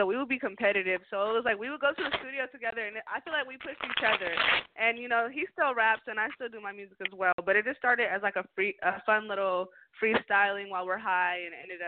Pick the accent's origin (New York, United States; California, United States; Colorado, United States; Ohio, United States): California, United States; Riverside; also born or lived in Moreno Valley; I'm from California. I'm from Moreno Valley and Riverside. I lived in both places 11 years each. So it's like, I'm 22 now. Exactly, literally, I'm from both those places.